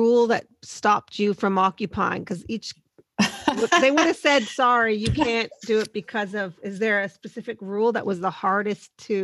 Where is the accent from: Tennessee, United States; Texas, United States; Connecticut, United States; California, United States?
California, United States; Los Angeles; now in New Zealand; So I'm from Los Angeles, but I've lived in New Zealand 15 years. My father was born in Czech Republic and my mother was born in the Philippines.